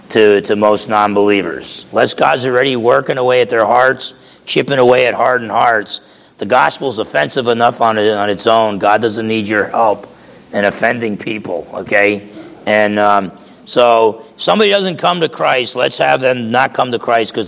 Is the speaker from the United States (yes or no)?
yes; New Jersey, United States; Look, let me tell you, I grew up in New Jersey, a lot of cities in New Jersey, a lot of tall guys are good basketball players.